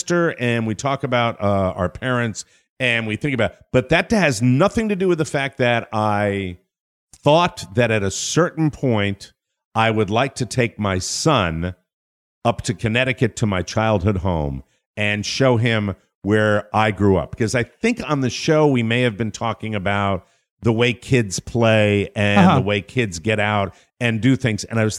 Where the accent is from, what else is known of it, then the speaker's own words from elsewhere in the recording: Ireland; About death and my feeling about death. I am an Irishman who runs away from